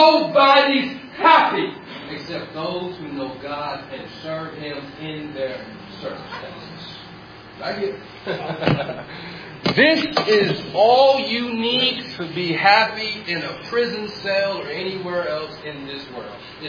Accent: California, United States; I come from California. I think it might be the greatest place in the world for a person to live.

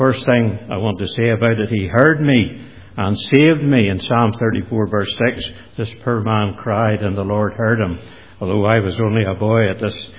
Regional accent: Northern Ireland, United Kingdom; I was about 3 years of age when we went there. I was born near Bushmills. And as a family, we moved to the Creamery Road.

